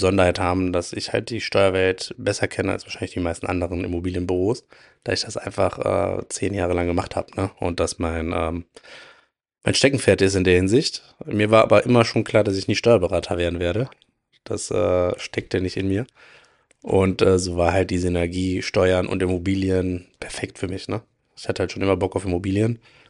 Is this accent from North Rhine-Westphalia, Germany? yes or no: yes; Langenfeld, North Rhine-Westphalia, Germany; Ich bin aus Langenfeld, gehört ja zum Kreis